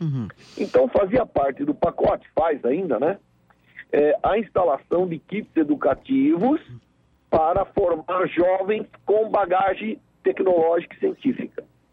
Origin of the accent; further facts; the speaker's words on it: Brazil; como brasileiro, a gente tem que sentir a obrigação de que não é interessante para a gente nenhum ponto fraco